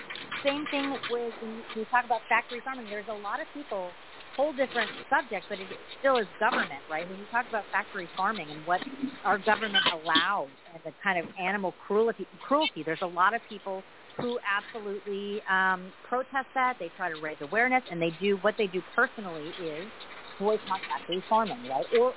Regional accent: San Diego, California, United States; In a very liberal place. I grew up in San Diego. Very liberal, right?

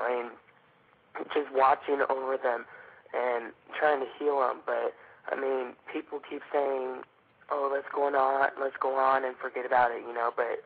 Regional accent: Phoenix, Arizona, United States; I'm from Phoenix, Arizona.

